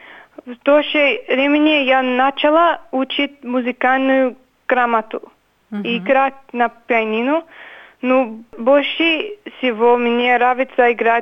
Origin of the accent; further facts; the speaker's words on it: Melbourne, Victoria, Australia; Russian is a second language; мне 21 год. … Я родилась и выросла в Австралии, в Мельбурне.